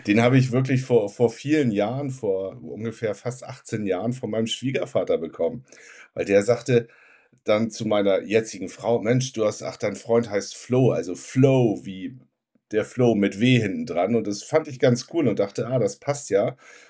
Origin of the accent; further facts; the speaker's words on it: Hamburg, Germany; Genau, 78er Jahrgang. Ich bin in Hamburg groß geworden, Hamburg geboren, in der Nähe von Hamburg groß geworden, in Hamburg zur Schule gegangen, also einen richtigen Hamburger Jung. Meine Vorfahren kommen auch aus Hamburg.